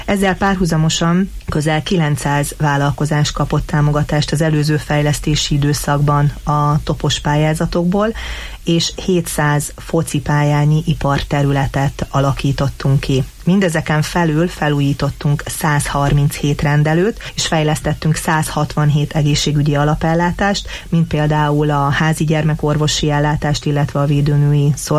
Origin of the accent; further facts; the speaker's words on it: Borsod-Abaúj-Zemplén, Hungary; Nekem Borsod-Abaúj-Zemplén vármegye a szívügyem, itt születtem, itt tanultam és itt alapítottam családot is